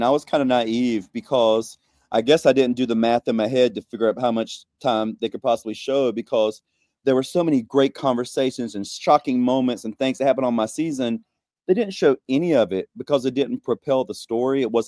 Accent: the South, United States; I'm from the South.

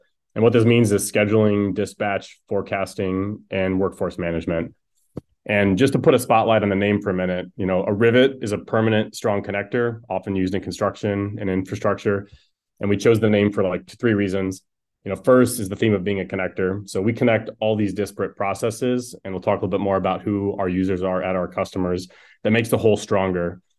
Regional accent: Midwest, United States; I'm also a Midwesterner, and so being practical is pretty core to my mindset.

